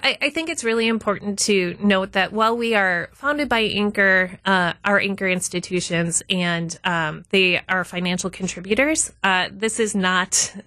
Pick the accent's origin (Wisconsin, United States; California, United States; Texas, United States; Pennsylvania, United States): Wisconsin, United States; I'm originally from Northeast Wisconsin, okay. Kind of all over Northeast Wisconsin. We moved it quite a bit.